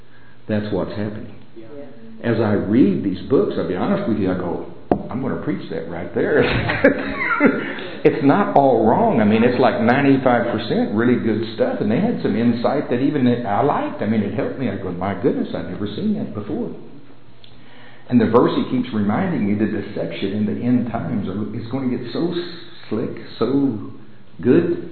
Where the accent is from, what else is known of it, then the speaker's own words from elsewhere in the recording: Oklahoma, United States; I'm from Oklahoma.